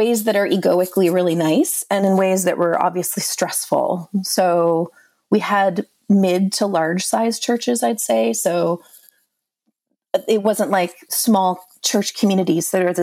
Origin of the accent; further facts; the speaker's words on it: Canada; I grew up in Canada in a Pentecostal system.